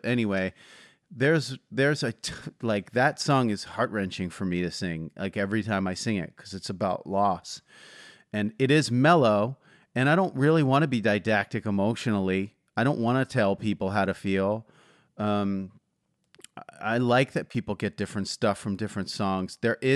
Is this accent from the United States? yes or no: yes; Philadelphia, Pennsylvania, United States; Like, I'm from Philadelphia. We yell, you know, like we yell.